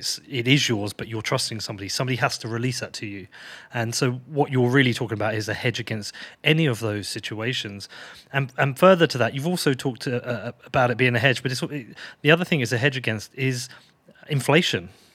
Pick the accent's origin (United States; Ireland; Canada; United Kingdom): United Kingdom; we're from Western countries, you know, you're from the US, I'm from the UK.